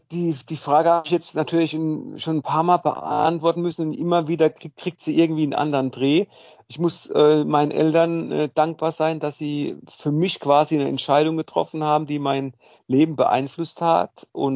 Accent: Odenwald, Germany; ich weiß ja, ich komme aus dem Odenwald

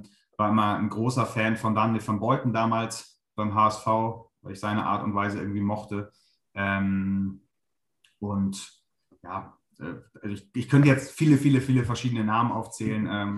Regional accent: Hamburg, Germany; Ich komme aus Hamburg

